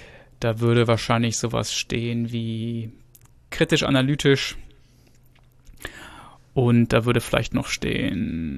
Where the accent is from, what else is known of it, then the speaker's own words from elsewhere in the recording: Gütersloh, North Rhine-Westphalia, Germany; born there; Also ich bin in Gütersloh geboren. Also das ist in der Nähe von Bielefeld für diejenigen, die das nicht kennen.